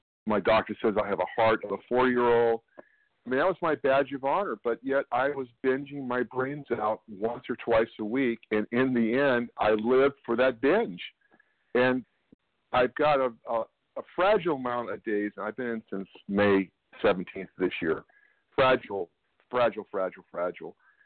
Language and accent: English; California, United States; I'm from Northern California.